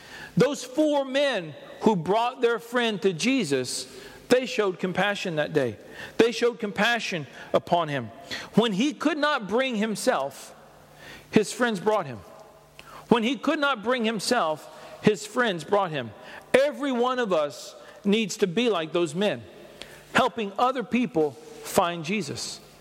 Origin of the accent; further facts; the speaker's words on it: Texas, United States; You know, I come from Texas, and there's only one thing you find in the middle of the road in Texas, and that's roadkill, okay?